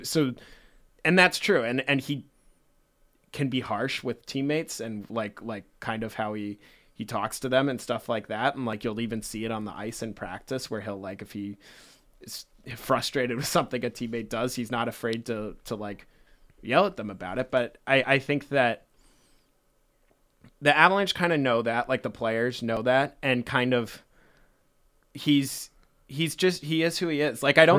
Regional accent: St. Louis, Missouri, United States; I grew up a big baseball fan, I'm from St. Louis, and grew up a big Cardinals fan

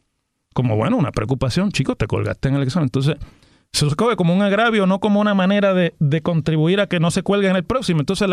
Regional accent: Puerto Rico; Somos puertorriqueños.

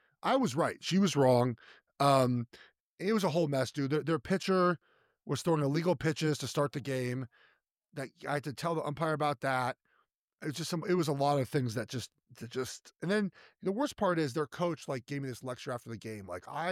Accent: Los Angeles, California, United States; I grew up in Los Angeles.

